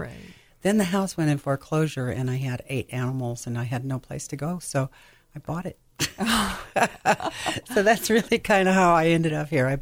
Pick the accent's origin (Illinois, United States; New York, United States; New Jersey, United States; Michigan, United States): Illinois, United States; Peoria; now in California, US?; I'm originally from Peoria, Illinois.